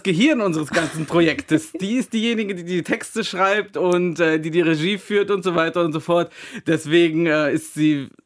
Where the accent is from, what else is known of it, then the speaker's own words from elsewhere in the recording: Shanghai, China; accent: Shanghai; German is a second language; ich bemühe mich, das auch ein bisschen immer so den Shanghaier Schlag mit reinzubringen